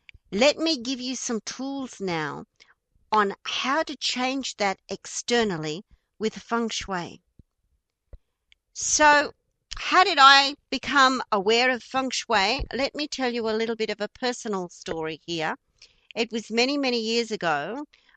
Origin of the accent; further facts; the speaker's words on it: Australia; accent: Australian; please forgive my Australian accent, right? My real Aussie dinky die accent.